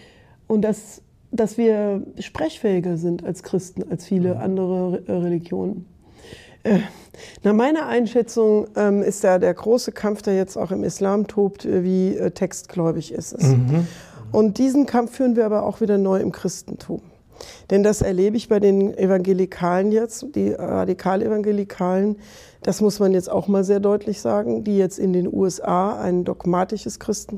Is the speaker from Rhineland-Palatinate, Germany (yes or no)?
yes; Trier, Rhineland-Palatinate, Germany; komme ich aus Trier, nicht?